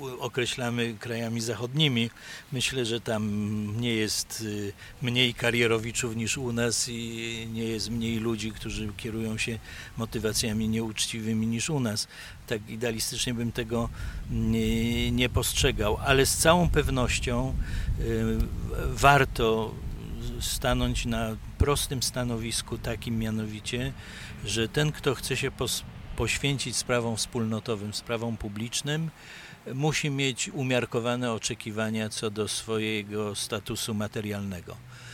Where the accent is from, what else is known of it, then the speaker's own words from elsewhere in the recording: Poznań, Greater Poland Voivodeship, Poland; also born or lived in Warsaw / Bydgoszcz; urodziłem się tu w Poznaniu się wychowałem, w Poznaniu zdobyłem wykształcenie. Prawie całe swoje życie zawodowe spędziłem w Poznaniu, chociaż troszeczkę w Warszawie i Bydgoszczy.